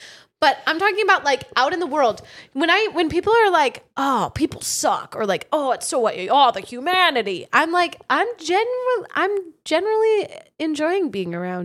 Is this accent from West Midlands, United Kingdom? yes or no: no; Scotland, United Kingdom; And famously, we're Scottish. So we can say Scottish goodbye. I would say that's a Scottish goodbye.